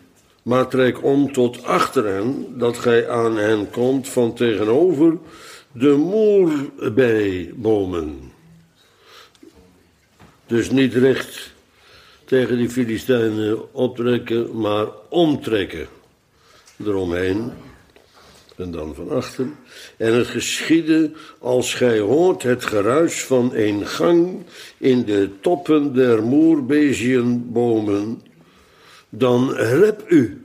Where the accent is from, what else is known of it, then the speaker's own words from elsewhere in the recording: Netherlands; Wij komen helemaal uit Holland om hier... dat is nou ook vervelend.